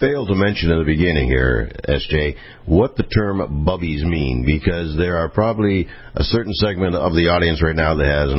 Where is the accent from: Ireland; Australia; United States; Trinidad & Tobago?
United States; Pennsylvania; I'm from Pennsylvania, but my grandparents were from Ohio and Cleveland, and they were on an Italian-Jewish block, too.